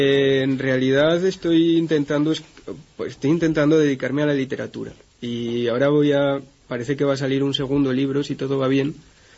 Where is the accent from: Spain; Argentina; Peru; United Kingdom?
Spain; Tudela, Navarre; also born or lived in Sevilla; Soy de aquí, de Tudela.